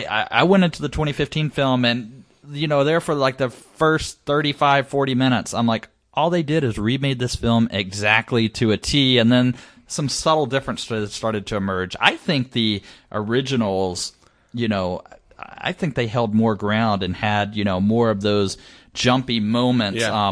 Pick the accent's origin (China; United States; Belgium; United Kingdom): United States; the South; this may just be a growing up in the South thing